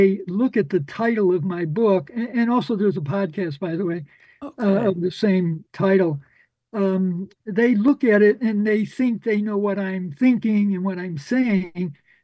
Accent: Chicago, Illinois, United States; So I think it has influenced, you know, growing up in Chicago. Chicago is a place where, you know, I don't know how to put it, but there's probably every conceivable ethnic group.

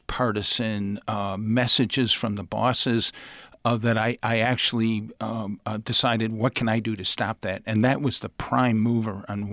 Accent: Rochester, New York, United States; But when I grew up in Rochester, I heard Rochester referred to as the Athens of the North.

